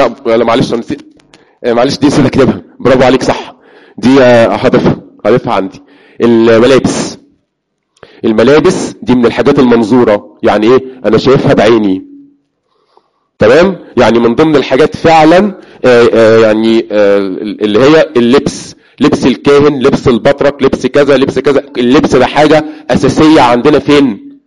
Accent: Egypt; في كنائس عندنا في مصر شكل دايرة؟

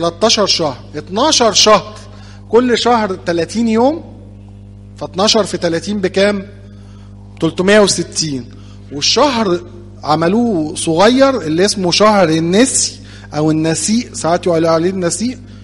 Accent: Egypt; احنا نفتخر ان احنا مصريين، ونفتخر ان احنا اقباط

